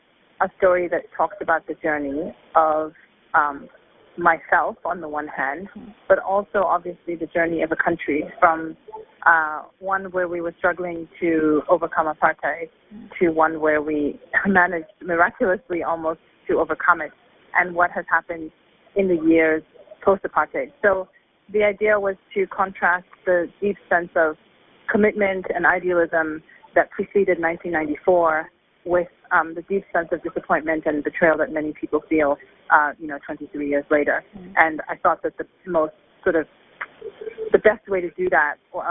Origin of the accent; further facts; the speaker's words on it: Lusaka, Lusaka Province, Zambia; So growing up in Lusaka was a wonderful, in many ways beautiful experience, not without its difficulties